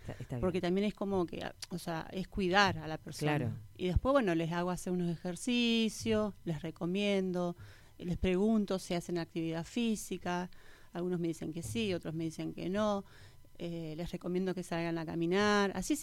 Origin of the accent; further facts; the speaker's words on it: Olavarría, Buenos Aires Province, Argentina; now in Trelew, Argentina; Estudié en una escuela de La Plata y soy de Olavarría, provincia de Buenos Aires.